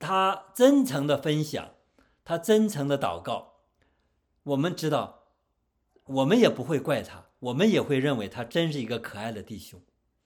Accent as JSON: {"language": "Chinese", "country": "China", "said": "我们中国人一提三字经都知道什么意思"}